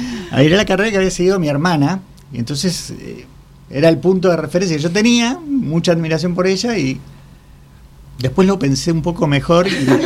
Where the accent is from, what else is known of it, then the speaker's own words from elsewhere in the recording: Córdoba, Argentina; yo soy cordobés, nací en Córdoba.